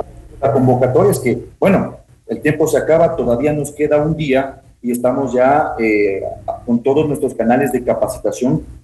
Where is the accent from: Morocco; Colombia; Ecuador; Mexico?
Ecuador; es nuestra obligación como ecuatorianos